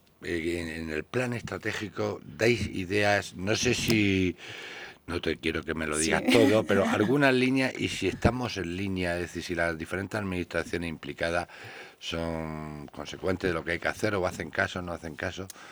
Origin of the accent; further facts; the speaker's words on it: Andalusia, Spain; Somos conscientes los jiennenses